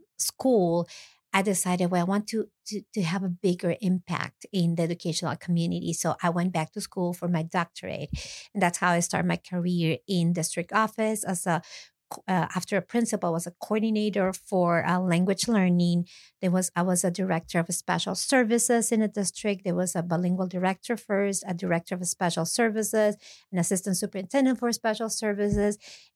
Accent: Peru; English is a second language; now in United States; I was born and raised in Peru. In Peru, and I came here 20 years ago.

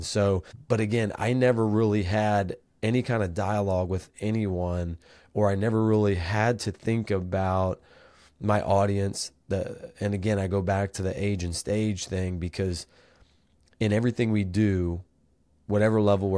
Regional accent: Indiana, United States; Growing up in Indiana

